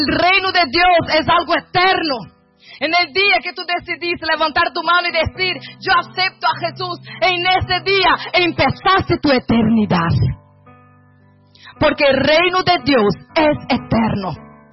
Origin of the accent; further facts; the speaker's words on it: Brazil; Spanish is a second language; now in Spain; También mi vida salió de un pueblo pequeño, de Brasil. Somos de Brasil